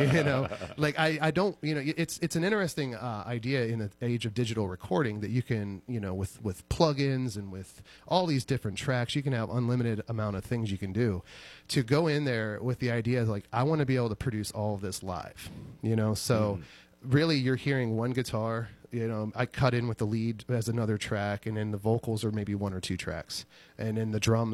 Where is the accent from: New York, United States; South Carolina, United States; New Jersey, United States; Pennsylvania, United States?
Pennsylvania, United States; Harborcreek; It's my hometown, Harbor Creek, our colors were orange and black